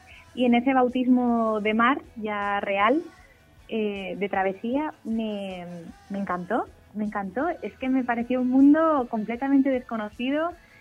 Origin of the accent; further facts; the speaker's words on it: Castellón, Valencian Community, Spain; Yo soy de Castellón, pero soy de estas personas que no aprovechaba demasiado el mar